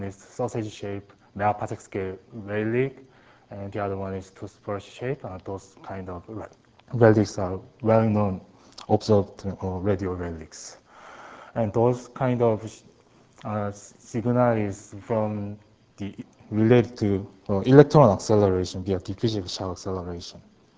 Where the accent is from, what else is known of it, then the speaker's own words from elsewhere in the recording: South Korea; from South Korea, UNIST